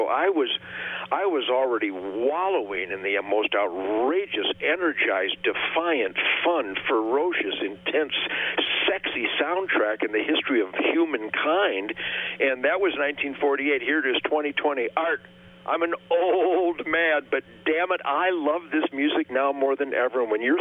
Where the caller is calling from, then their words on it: Texas, United States; Yeah, I'm calling from Texas, and I'm actually celebrating my historical love of Michigan because it was in the 20s this morning.